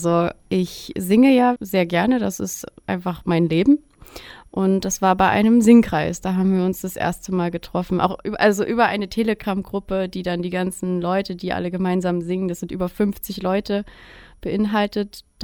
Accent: Dessau-Roßlau, Saxony-Anhalt, Germany; also born or lived in Ukraine; Eigentlich kommt meine Familie ursprünglich aus der Ukraine und dann sind wir nach Dessau gegangen. Also Dessau-Roßlau, das ist in Sachsen-Anhalt.

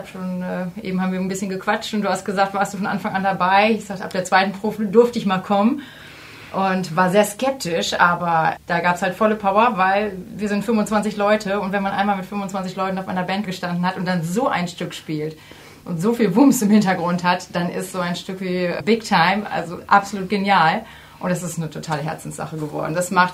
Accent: Lübbecke, North Rhine-Westphalia, Germany; Ich komme aus Lübbecke. Also Kreis Minden-Lübbecke, ein bisschen angereist hierhin

